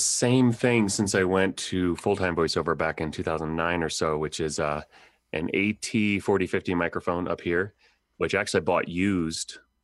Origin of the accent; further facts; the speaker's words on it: Dixon, Illinois, United States; Originally, I grew up in Illinois, a small town called Dixon, Illinois, about 2.5 hours west.